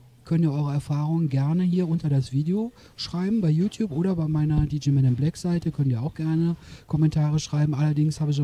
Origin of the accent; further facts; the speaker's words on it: Düren, North Rhine-Westphalia, Germany; now in Linnich, Germany; ich wohne jetzt 8 Jahre, ich komme aus Düren.